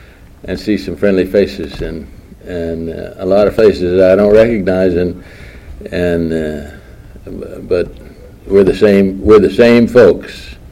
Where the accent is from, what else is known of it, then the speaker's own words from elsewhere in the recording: Fort Worth, Texas, United States; I grew up here in Fort Worth in a very normal family, I thought